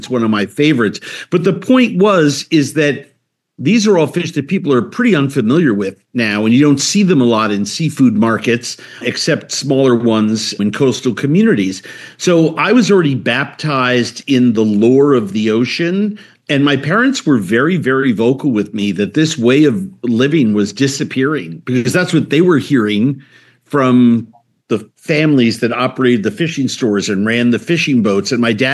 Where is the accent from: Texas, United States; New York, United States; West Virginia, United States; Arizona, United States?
New York, United States; Long Island; born there; I was immediately taken to the beach near our house in Long Island and dipped into the Atlantic